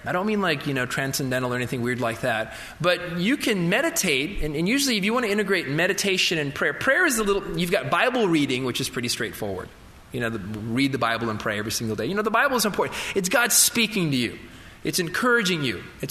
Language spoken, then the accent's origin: English; Florida, United States; I grew up hunting in Florida.